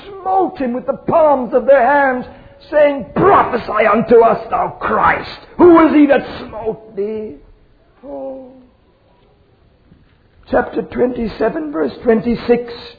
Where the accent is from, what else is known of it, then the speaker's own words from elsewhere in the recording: South Africa; He said to me, What are you doing here in Jerusalem? When he heard I was from South Africa.